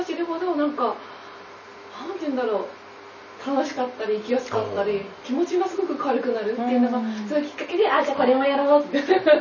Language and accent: Japanese; Fukushima, Japan; now in Tokyo, Japan; 地元福島にいる時から知ってて